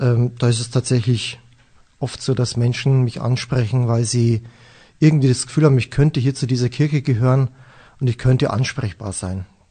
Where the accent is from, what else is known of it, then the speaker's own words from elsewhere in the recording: Weiden, Bavaria, Germany; man hört es vielleicht immer noch aus der Oberpfalz, Ostbayern, die Gegend von Weiden, der Oberpfalz, Weiden, bezeichne ich gerne als meine Heimatstadt. Dort habe ich lange Zeit im Internat gelebt. Aufgewachsen bin ich mit 4 Geschwistern.